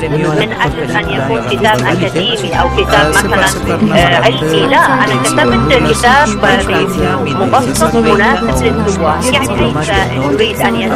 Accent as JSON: {"language": "Arabic", "country": "Lebanon", "said": "طبعا أنا كلبنانية، عندما كنا نأتي إلى إيران لزيارة الإمام الرضا سلام الله عليه"}